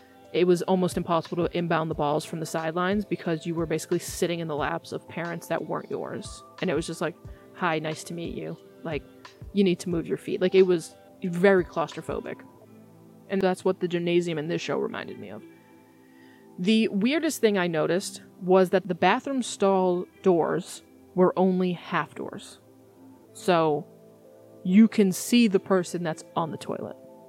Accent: Massachusetts, United States; I'm from Massachusetts.

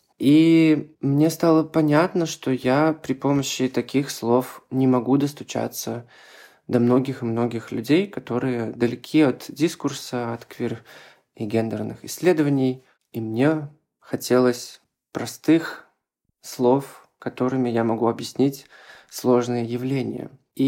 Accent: Belarus; я активист из Беларуси.

